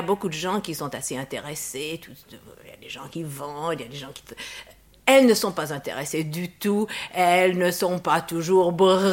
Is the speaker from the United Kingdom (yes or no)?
yes; England, United Kingdom; accent: English; French is a second language; je suis anglaise. Je suis d'ailleurs la seule directrice d'une grande maison couture française qui soit anglaise